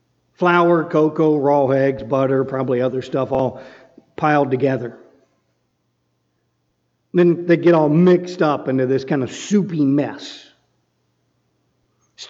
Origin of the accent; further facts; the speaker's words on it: North Carolina, United States; I grew up in North Carolina.